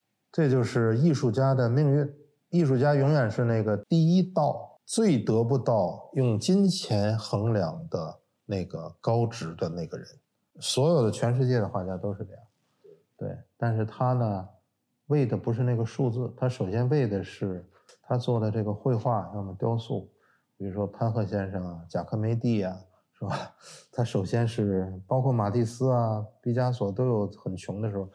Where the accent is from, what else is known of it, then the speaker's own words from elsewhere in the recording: China; 当年台湾同胞有些人现金比我们大陆人足多了